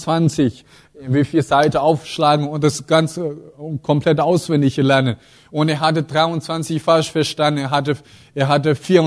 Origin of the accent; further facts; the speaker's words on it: China; German is a second language; now in Germany; ich komme aus Deutschland, ich bin chinesischer Pastor.